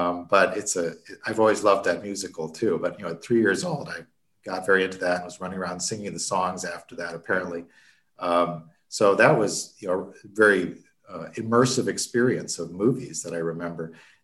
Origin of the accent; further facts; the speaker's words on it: Connecticut, United States; So basically, I grew up in Connecticut, in a suburb of New York, and my father initially, you know, commuted to the city.